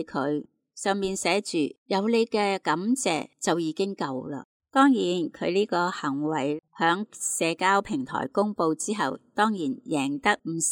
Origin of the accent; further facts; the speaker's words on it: China; 好似我哋中国人都讲啦，路不拾遗，助人为快乐之本